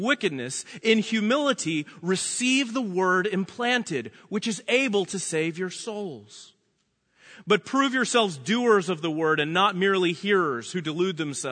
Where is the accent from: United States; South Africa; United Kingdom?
United States; Texas; now in South Carolina, United States; I pastor a small church out in South Carolina, but I am a Texan and a proud Texan.